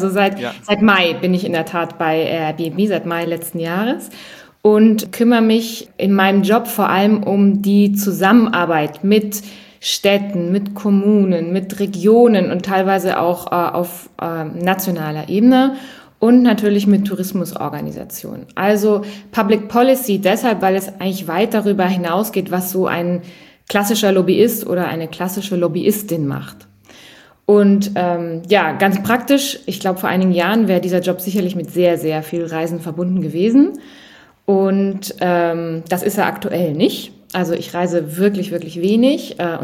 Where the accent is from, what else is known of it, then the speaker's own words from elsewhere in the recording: Bavaria, Germany; Ich komme ursprünglich aus Bayern.